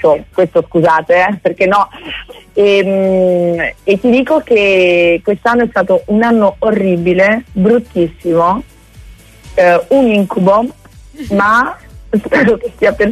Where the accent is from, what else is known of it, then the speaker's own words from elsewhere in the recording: Aversa, Campania, Italy; also born or lived in Naples; sono nata a Napoli, cresciuta ad Aversa. Nel frattempo Aversa è diventata provincia di Caserta.